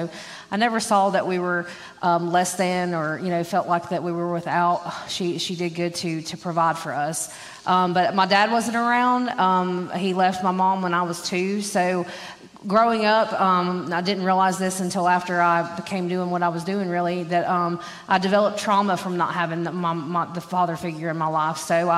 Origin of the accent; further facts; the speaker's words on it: Boone, North Carolina, United States; So I'm local native from Boone. I actually went to Hardin Park right here in my elementary days. Woo woo, Golden Eagles. I'm local, always called this home